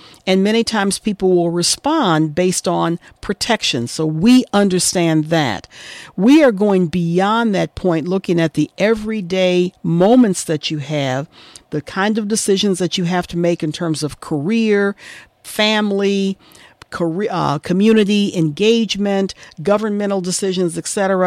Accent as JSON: {"language": "English", "town": "Detroit", "region": "Michigan", "country": "United States", "tie": "born or raised there", "said": "and my hometown of Detroit, it's now a whopping 2 degrees."}